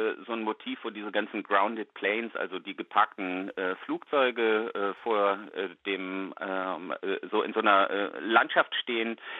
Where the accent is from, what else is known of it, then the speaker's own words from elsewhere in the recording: Essen, North Rhine-Westphalia, Germany; Und ich bin ja selbst in Essen aufgewachsen